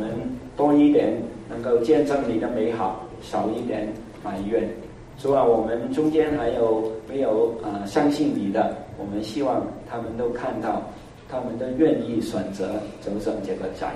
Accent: Hong Kong; 我们在香港看医生呢，不用挂号的，就是排队，下边排队，从来不要预约的，没有这个制度的。

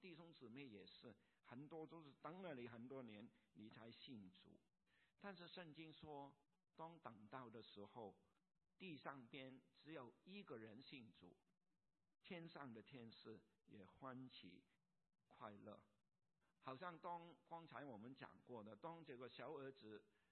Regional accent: Hong Kong; born there; 我出生在香港一个贫穷的家庭里边

